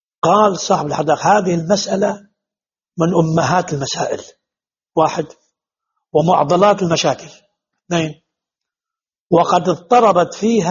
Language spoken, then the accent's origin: Arabic; Lebanon; أما في مثل هذه الأيام لا، ولا سيما عندنا في لبنان مثلا وبعض البلدان